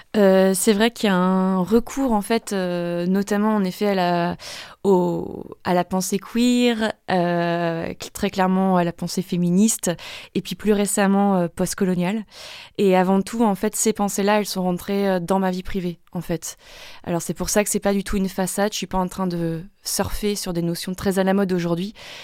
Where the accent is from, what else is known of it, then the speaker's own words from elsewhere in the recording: France; ce qui était en train de m'arriver en tant que Française en Afrique